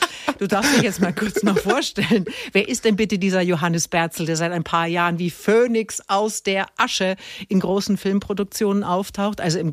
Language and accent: German; Bavaria, Germany; Ja, also ich komme aus Mittelfranken